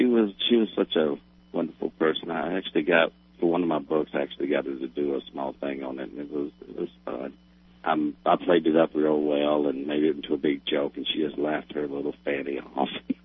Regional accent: Wichita Falls, Texas, United States; born there; also born or lived in Austin; Oh, actually, I was born around Wichita Falls, just right off the border from Oklahoma. Spent most of my time in Austin, thank God.

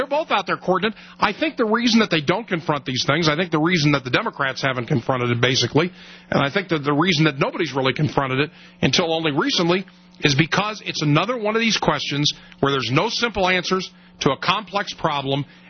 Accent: California, United States; born there; I was born in Orange County, man.

